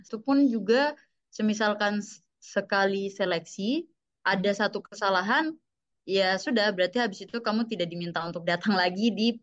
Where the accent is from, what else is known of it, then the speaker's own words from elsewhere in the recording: Merauke, Papua, Indonesia; Saya berasal dari Merauke, Papua. Ujung banget nih, ujung timur Indonesia.